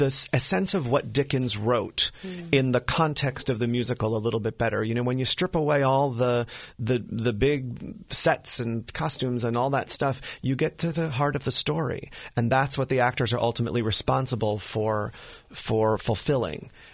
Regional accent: New Jersey, United States; also born or lived in New York City; now in Dayton, United States; No, I'm from New Jersey.

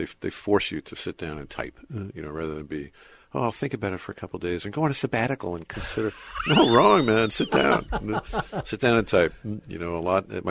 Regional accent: Merrick, New York, United States; Yeah, down by Jones Beach.

